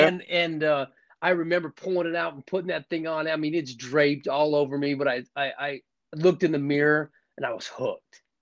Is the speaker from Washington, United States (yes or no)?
no; Scottsdale, Arizona, United States; I'm from Scottsdale, Arizona, was raised in a good family, grew up always wanting to be a police officer.